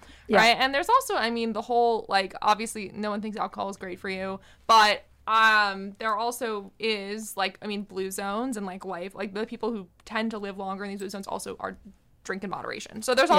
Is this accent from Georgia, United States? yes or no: no; California, United States; I mean, I grew up in California, so it's like literally such a California thing.